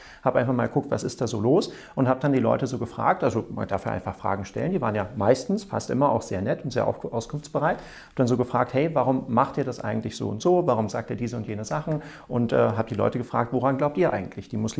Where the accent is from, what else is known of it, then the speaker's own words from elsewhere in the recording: Germany; born there; Also ich bin in Deutschland geboren, meine Eltern sind auch Deutsche